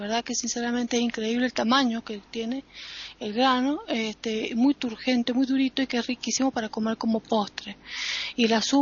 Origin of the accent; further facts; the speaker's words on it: Mendoza, Argentina; Y como mendocina, se dice que es la capital internacional del vino, Mendoza.